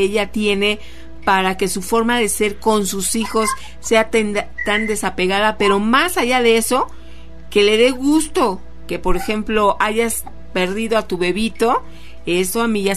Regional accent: Mexico; sobre todo como mexicanos

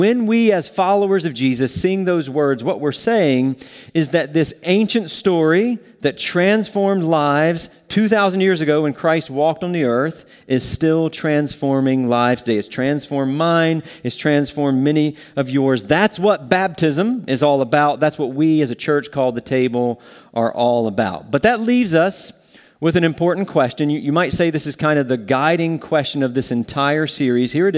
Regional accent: North Carolina, United States; accent: Southern; moved away as an adult; And I've been up here now for 14 years from North Carolina, and I've lost most of my Southern accent

